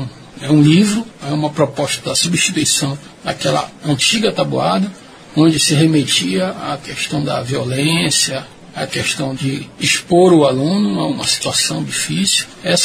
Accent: Pará, Brazil; E nós, como paraenses

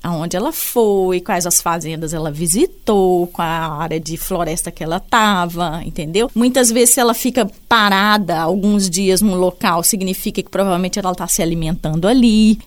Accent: Minas Gerais, Brazil; eu me formei em Ciências Biológicas pela Universidade Federal de Minas Gerais, né, eu sou mineira.

